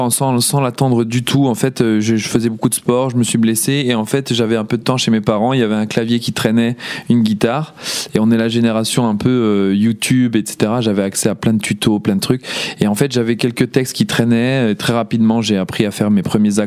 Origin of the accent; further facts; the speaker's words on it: Brussels, Brussels-Capital Region, Belgium; maintenant je rétablis un petit peu le truc en disant que je viens de Bruxelles